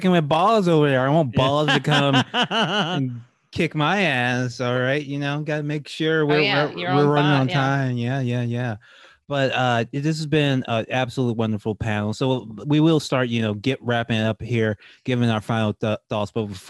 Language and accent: English; Louisiana, United States; I'm from Louisiana, it bled over to there too